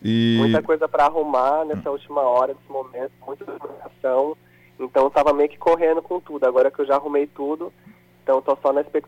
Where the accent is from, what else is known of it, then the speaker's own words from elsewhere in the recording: Jundiaí, São Paulo, Brazil; Mas eu morei no bairro Eloy Chaves a minha vida toda.